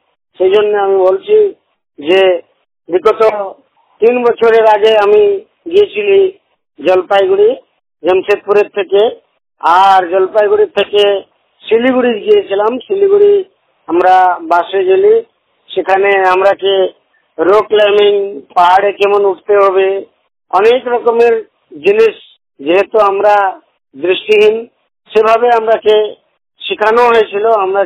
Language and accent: Bangla; Dandu, Jharkhand, India; আমার গ্রাম হলো ডান্ডু, পঞ্চায়েত গোবিন্দপুর, প্রখণ্ড রাজনগর, জেলা সরাইকেলা খরসওয়া।